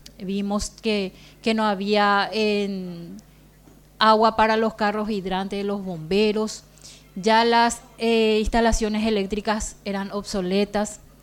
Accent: Paraguay; pasaron y están pasando un momento demasiado triste, ¿verdad?, que nos afecta a todos como paraguayos.

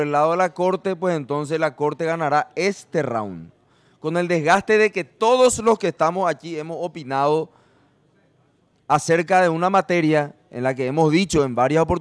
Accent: Paraguay; ¿qué nosotros deberíamos hacer como paraguayos?

